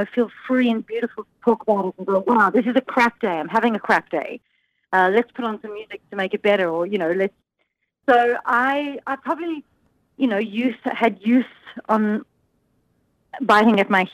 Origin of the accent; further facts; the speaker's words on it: South Africa; But, you know, I grew up in South Africa